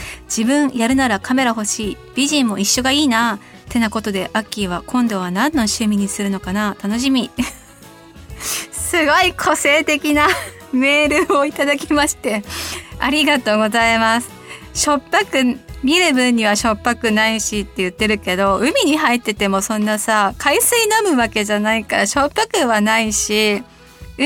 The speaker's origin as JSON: {"language": "Japanese", "town": "Sapporo", "region": "Hokkaido", "country": "Japan", "tie": "born or raised there", "said": "地元札幌では朝晩は肌寒く、晴れている日中でも涼しく心地よい風が吹くようになりました。"}